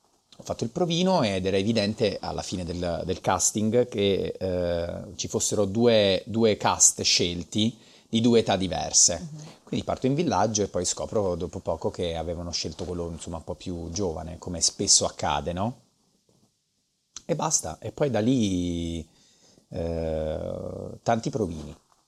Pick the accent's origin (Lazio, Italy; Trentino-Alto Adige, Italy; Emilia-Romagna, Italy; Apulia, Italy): Apulia, Italy; Trani; Sono pugliese, vengo da Trani, ho iniziato che avevo 15 anni in una scuola di danza